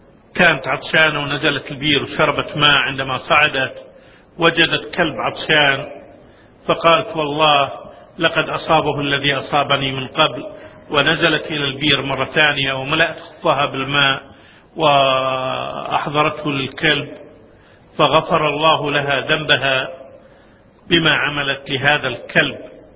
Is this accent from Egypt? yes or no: no; Kuwait; وانطلقت مجموعة من الشباب عندنا في الكويت